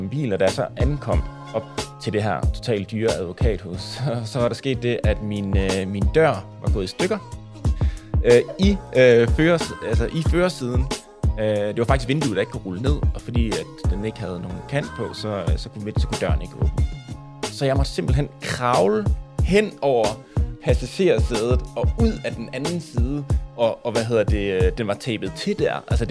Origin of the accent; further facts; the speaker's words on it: Esbjerg, Region of Southern Denmark, Denmark; Som navnet antyder, så har jeg jo græske aner, men jeg er faktisk født og opvokset i Esbjerg.